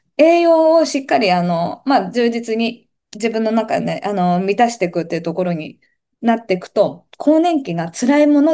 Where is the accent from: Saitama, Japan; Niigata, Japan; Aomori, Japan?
Aomori, Japan; あの青森の方だったんです。